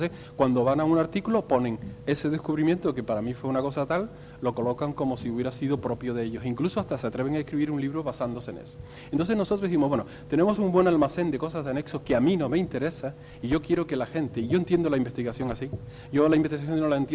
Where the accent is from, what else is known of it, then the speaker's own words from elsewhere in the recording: Canary Islands, Spain; aquí me gustaría decir que los canarios decimos Cullen, y yo precisamente cuando era pequeño en el Instituto de Canalejas